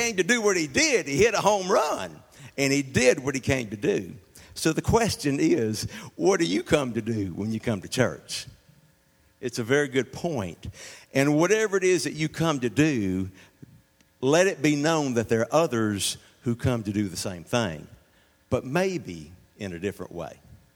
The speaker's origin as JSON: {"language": "English", "town": "Mobile", "region": "Alabama", "country": "United States", "said": "I'm from Mobile. Most of y'all know that."}